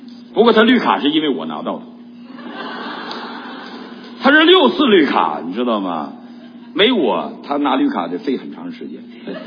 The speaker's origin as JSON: {"language": "Chinese", "region": "Northeast China", "country": "China", "said": "他是上海人，我是东北人，上海人跟东北人很多的区别的"}